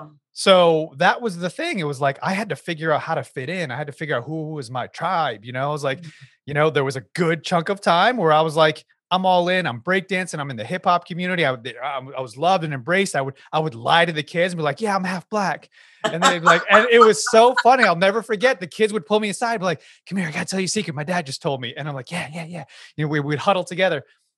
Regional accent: Yonkers, New York, United States; So I'm a Filipino American. I was born and raised in Yonkers. I like to say it's the Bronx because we were literally on the border and, in the projects.

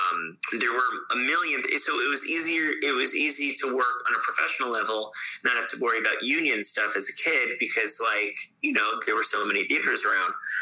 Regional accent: Fort Lauderdale, Florida, United States; I grew up in Fort Lauderdale in Florida.

